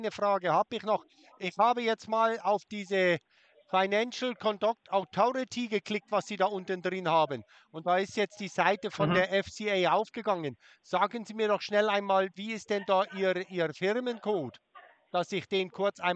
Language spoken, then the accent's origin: German; Switzerland; ich bin Schweizer und ich habe halt Fragen